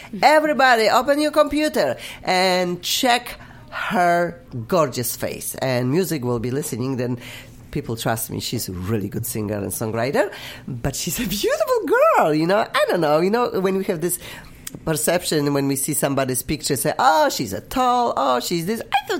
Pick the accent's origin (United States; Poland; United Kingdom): Poland; English is a second language; Like everybody knows, I'm from Poland, hopefully. Then I just cannot get rid of my accent. I'm keeping forever.